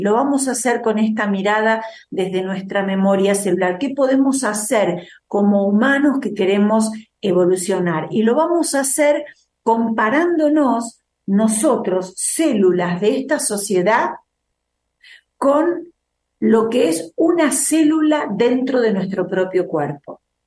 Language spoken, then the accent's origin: Spanish; Rosario, Santa Fe, Argentina; Allá por el año 2012, cuando comencé a hacer en la ciudad de Rosario, de donde yo soy, el programa Hay un Día